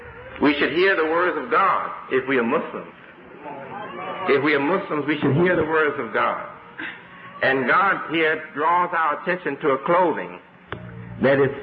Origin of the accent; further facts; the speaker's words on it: Chicago, Illinois, United States; now in New York, United States; I come from Chicago, South Side. Majority of the people on Chicago South Side are us, and we are poor there. And now I'm in Harlem